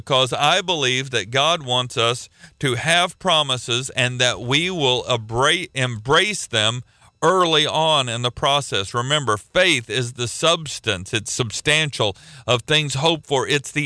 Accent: Oklahoma, United States; Listen, I am from Oklahoma. I will make fun of Oklahoma. You are not going to offend me.

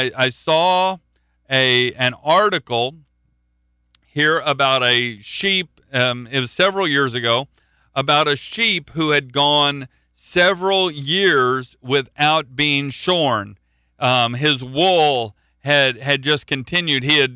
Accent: Oklahoma, United States; Now, I'm from Oklahoma. Oklahoma is cattle country.

